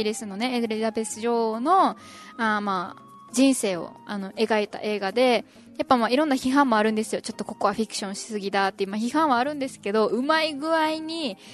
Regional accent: Urasoe, Okinawa, Japan; 地元は浦添市です。

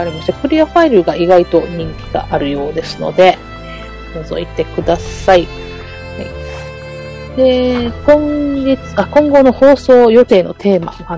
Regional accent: Okinawa, Japan; 地元沖縄の話題をもっともっと取り入れていけたらな

